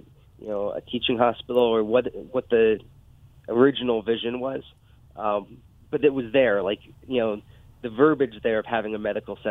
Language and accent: English; Pennsylvania, United States; I'm not. I'm from Pennsylvania.